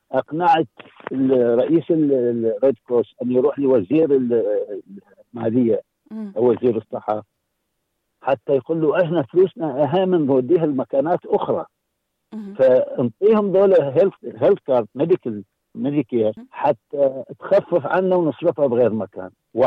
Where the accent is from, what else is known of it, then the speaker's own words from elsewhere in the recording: Iraq; now in Australia; أنا عراقي وأبقى عراقي، بس أنا بهالبلد يجب أن أخدمها أساعد لأنه هذا وفاء، أنا يعني أنا ما أقدر أبدل جنسي فأبقى أنا عراقي إلى أن أموت.